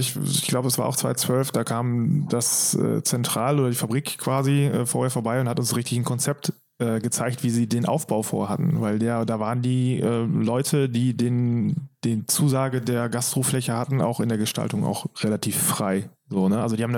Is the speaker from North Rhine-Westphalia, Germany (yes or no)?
yes; Dahlfeld, North Rhine-Westphalia, Germany; born there; Also für mich als Dorfjung, also ich komme ja nicht gebürtig aus Coesfeld, sondern aus dem wunderschönen Dahlfeld